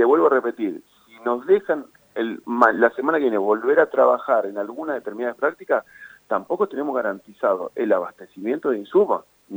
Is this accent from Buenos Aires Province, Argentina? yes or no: no; Las Lajas, Neuquén, Argentina; Yo soy nacido y criado en Las Lajas